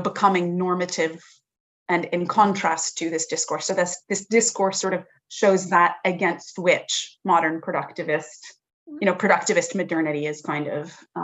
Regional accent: Montreal, Quebec, Canada; now in New York, United States; it was formative to my life growing up in Montreal. We were always dancing. I remember when I moved to New York for the first time

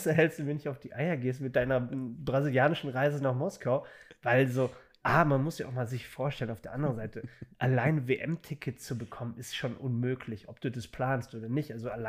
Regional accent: Dortmund, North Rhine-Westphalia, Germany; ich bin schon auch Fußballfan, so, ne, als Dortmunder.

